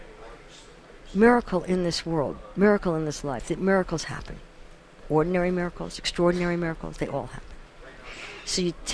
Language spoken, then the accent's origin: English; United States; as an American Jewish child growing up in the 50s